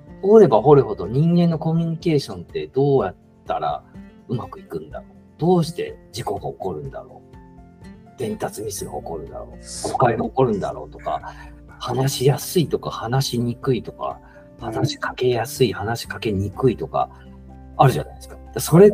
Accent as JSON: {"language": "Japanese", "region": "Kansai", "country": "Japan", "said": "標準語喋りますけど、実は関西出身なんで"}